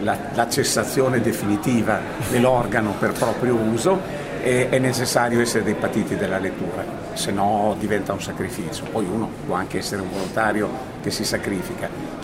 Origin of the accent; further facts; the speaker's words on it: Bologna, Emilia-Romagna, Italy; Io sono di Bologna e ho fatto il liceo classico a Galvani